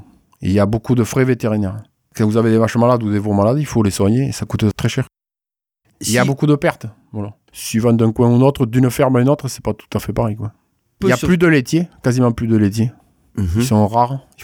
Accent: Carbonne, Occitanie, France; Enfin, chez nous, à Carbone, quoi.

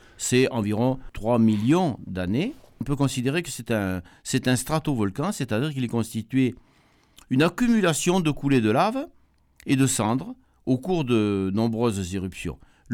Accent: Auvergne-Rhône-Alpes, France; On ne s'était pas rendu compte qu'on avait des volcans chez nous, en Auvergne.

